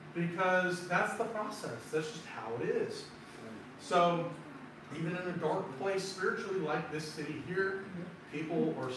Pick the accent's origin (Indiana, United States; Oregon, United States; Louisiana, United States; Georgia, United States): Oregon, United States; Portland; born there; Because, you know, I was raised, born and raised, not raised all the whole time, but I was born in Portland, Oregon.